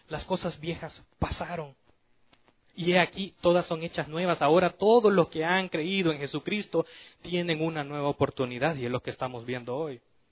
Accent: El Salvador; moved away; me acuerdo yo cuando vine de El Salvador, con el inglés de aquellos que pasaba la maestra, Apple, Pineapple, y yo repetía, yo traía ese inglés.

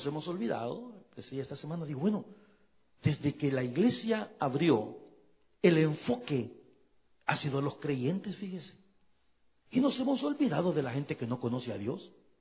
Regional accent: El Salvador; hace muchísimos años era parte de la inteligencia de la guerrilla allá en mi país, en El Salvador.

